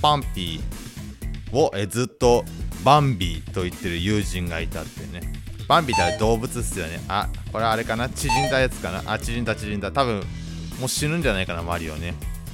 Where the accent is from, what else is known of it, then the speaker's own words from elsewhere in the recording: Ibaraki, Japan; まあ僕もともと茨城出身なんでね、まあ茨城といったらダッペとかね、ゴジャッペとかがそういう訛りがあると思うんですけどもね、